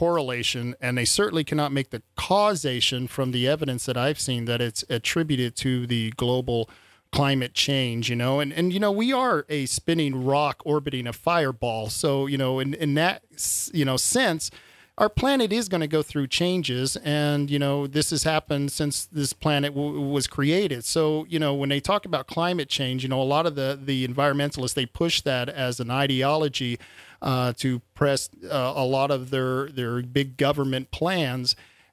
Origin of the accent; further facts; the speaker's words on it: Albuquerque, New Mexico, United States; I'm from the desert, and we have those electrical storms quite often. I'm from Albuquerque